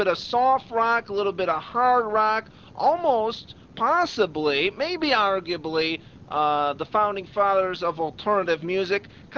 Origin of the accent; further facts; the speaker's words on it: Chicago, Illinois, United States; actually from my hometown of Chicago